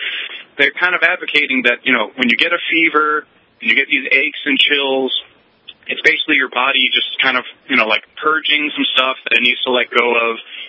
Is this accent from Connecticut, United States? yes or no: yes; Connecticut, United States; You know, I grew up in Connecticut here